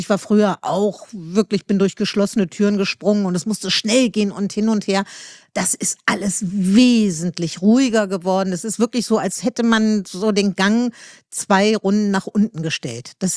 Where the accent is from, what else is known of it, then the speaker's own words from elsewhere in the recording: Meerbusch, North Rhine-Westphalia, Germany; now in Berlin, Germany; ich komme aus Meerbusch, das ist ein kleines Dorf in Nordrhein-Westfalen. Da ist alles ein bisschen langsamer und ruhiger und netter.